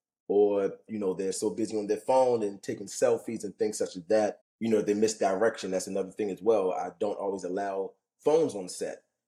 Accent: Baltimore, Maryland, United States; moved away as an adult; now in Atlanta, United States; I'm a photographer. I'm from Baltimore.

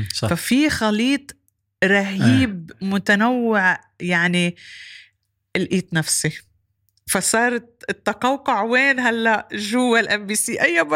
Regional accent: Kuwait; born there; انا كمان ولدت بالكويت كان لسه الكويت فريش بعدها جديدة بهيداك الوقت

